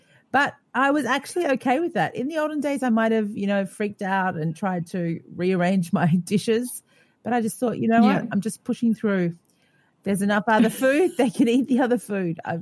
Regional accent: Australia; and I thought lamb, because I'm Australian. Australians like lamb.

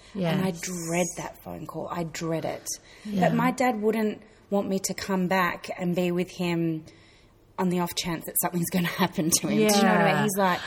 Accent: Sydney, New South Wales, Australia; when we were living in Melbourne, we're originally from Sydney

